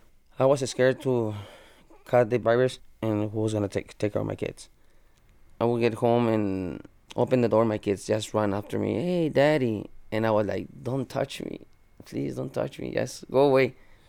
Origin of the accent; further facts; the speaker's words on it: McAllen, Texas, United States; I'm from McAllen, Texas.